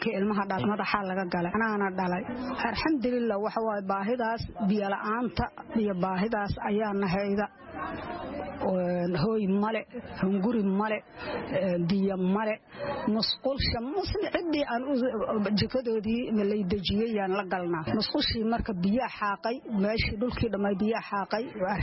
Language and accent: Somali; Janaale, Lower Shabelle, Somalia; waxaan ka soo barakacay meel la yiraa jannaale